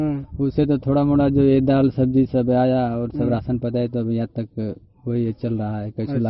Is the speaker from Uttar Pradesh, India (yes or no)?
yes; Sultanpur, Uttar Pradesh, India; ग्राम Sultanpur, coat जालावा, जिला गाजीपुर, उत्तर प्रदेश का रहने वाला हूँ।